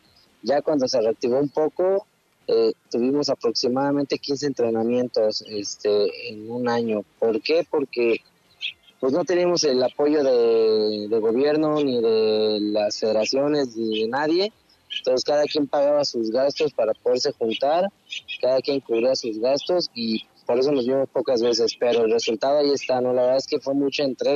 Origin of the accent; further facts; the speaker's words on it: Orizaba, Veracruz, Mexico; andamos acá andamos en Veracruz, yo soy de acá de Orizaba, Veracruz